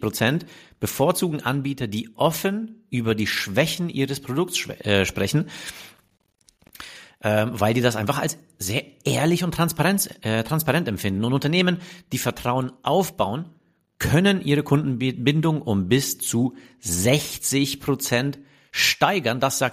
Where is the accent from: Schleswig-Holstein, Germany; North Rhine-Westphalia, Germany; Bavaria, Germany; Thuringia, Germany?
Bavaria, Germany; Munich; ich als Münchner eh schon sehr BMW geprägt